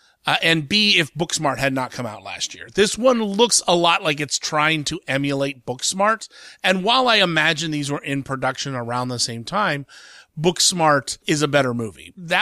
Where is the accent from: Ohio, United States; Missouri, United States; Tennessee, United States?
Ohio, United States; Columbus; And I'm not from Cleveland. I'm from Columbus, but my family's from Cleveland.